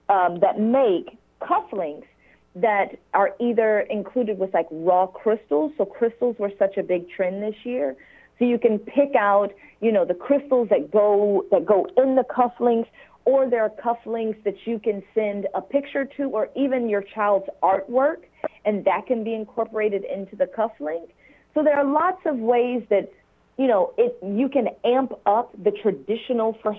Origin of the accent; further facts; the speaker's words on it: Virginia, United States; And let's say, like, my home state is Virginia. So I do like to support a lot of the local makers in Virginia.